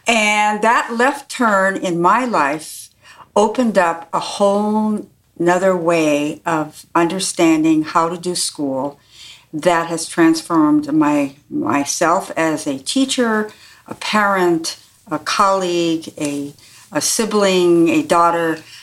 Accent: Hawaii, United States; Okay, so I grew up in Hawaii, and I attended the University of Hawaii

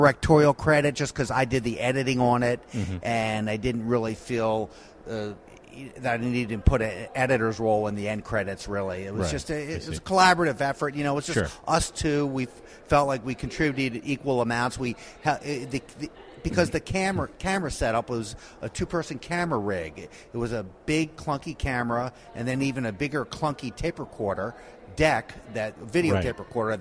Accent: Baltimore, Maryland, United States; Yeah, we're both Maryland born and bred. I'm from the Baltimore area.

